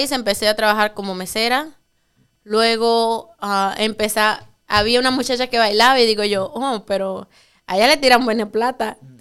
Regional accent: Dominican Republic; moved away as an adult; now in United States; No americana, ya europea, dominicana y casada, ya con mi green card.

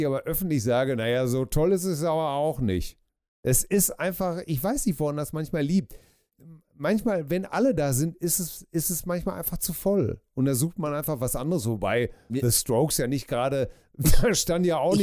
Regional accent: Hamm, North Rhine-Westphalia, Germany; Ich komme aus Hamm, das ist noch schlimmer oder genauso schlimm.

